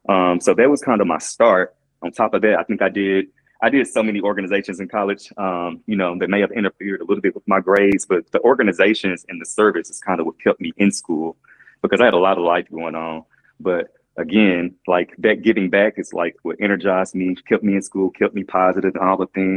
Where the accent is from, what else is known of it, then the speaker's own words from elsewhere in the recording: Texas, United States; it kind of just stemmed from growing up in Pleasant Grove and Oak Cliff and being in an under-resourced community